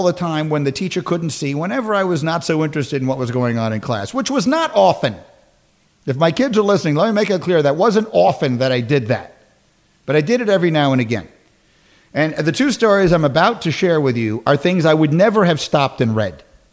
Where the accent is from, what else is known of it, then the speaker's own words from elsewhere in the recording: New York, United States; I'm from New York, but I'm not a Giant fan at all.